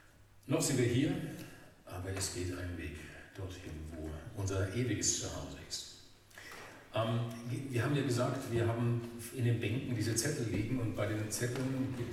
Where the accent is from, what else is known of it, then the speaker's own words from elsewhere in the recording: Hesse, Germany; now in Austria; komme jetzt seit 2001 aus Österreich. Vorher bin ich in der Nähe von Kassel aufgewachsen.